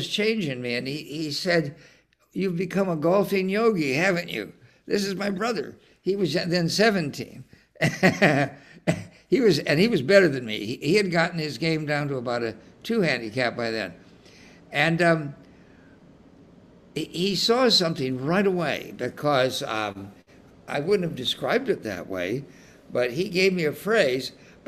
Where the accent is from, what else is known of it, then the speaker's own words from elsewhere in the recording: Salinas, California, United States; And I was lucky growing up in Salinas, California, and it was 20 minutes away from Pebble Beach.